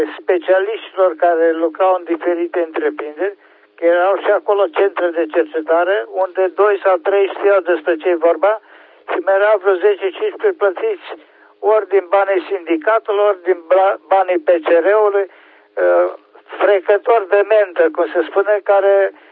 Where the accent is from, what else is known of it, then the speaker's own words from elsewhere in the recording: Oradea, Bihor County, Romania; și sunt din Oradea.